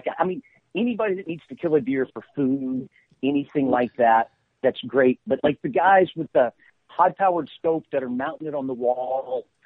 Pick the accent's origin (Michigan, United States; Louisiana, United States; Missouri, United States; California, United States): Louisiana, United States; also born or lived in Arkansas; I was born in Arkansas. We've got a farm there, and I grew up a lot in North Louisiana, and that ugly part of the world they call the Arklatex.